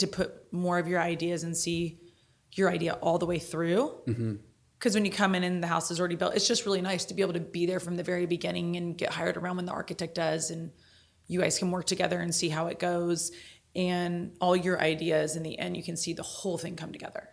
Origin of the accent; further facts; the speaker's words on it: Newport Beach, California, United States; My whole family's from back East New York. I was raised here in Newport Beach